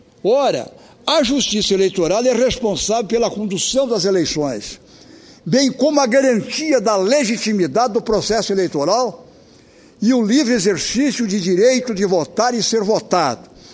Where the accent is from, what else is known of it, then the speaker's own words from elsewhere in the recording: Santa Catarina, Brazil; Quero, como catarinense, também me associar à vinda dos senhores a esta casa.